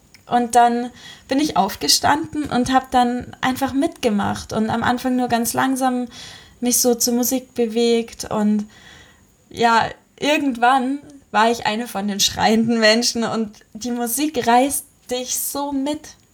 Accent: Munich, Bavaria, Germany; In München zum Beispiel, wo ich herkomme

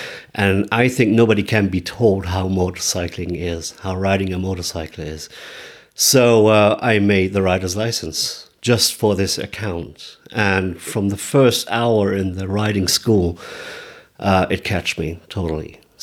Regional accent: Munich, Bavaria, Germany; English is a second language; I'm from Munich, Germany

